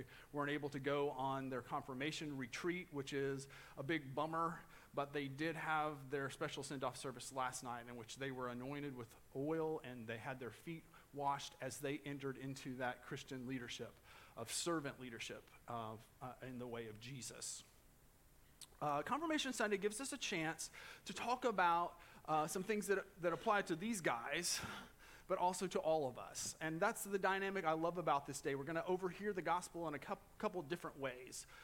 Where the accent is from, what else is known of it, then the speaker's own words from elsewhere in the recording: Indiana, United States; also born or lived in Owensboro, Kentucky; I was born in Davis County, Kentucky, in Owensboro. And then 2 or 3 days later, my parents took me back across the river to the promised land, and that's where they raised me, in Indiana.